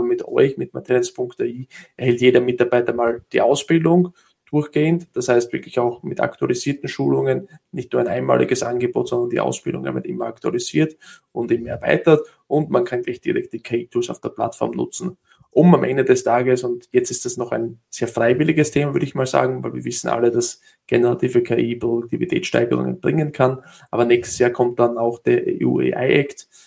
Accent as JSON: {"language": "German", "country": "Austria", "accent": "Austrian", "said": "ich komme nicht aus Deutschland, sondern aus Österreich. Ja, also bitte verzeiht mir den österreichischen Dialekt."}